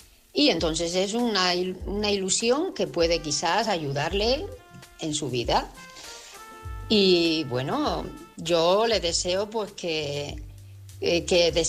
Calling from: Madrid, Community of Madrid, Spain; de Madrid.

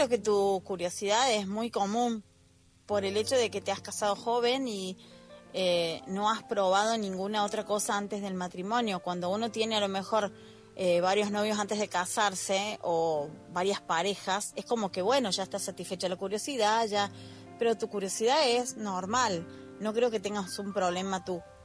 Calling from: Argentina; desde Argentina

